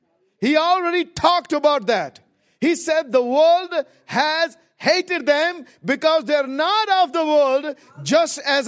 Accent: India; English is a second language; You know, the nation I live, we come from India where there's 1.4 billion people.

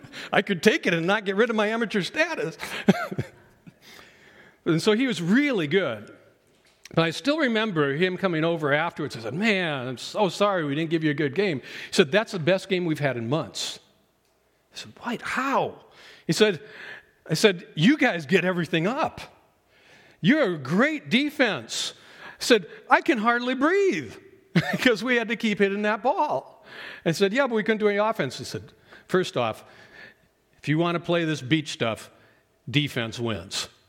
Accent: Colorado, United States; also born or lived in North Dakota; It's not as bad as here as it was when I was a pastor in North Dakota or when I was growing up in Colorado.

